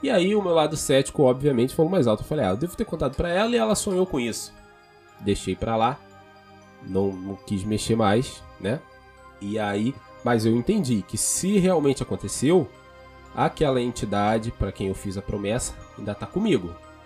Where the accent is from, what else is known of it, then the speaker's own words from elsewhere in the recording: Niterói, Rio de Janeiro, Brazil; Eu me mudei de cidade por conta do trabalho. Eu sou de Niterói. Eu acabei morando em Saquarema por um ano.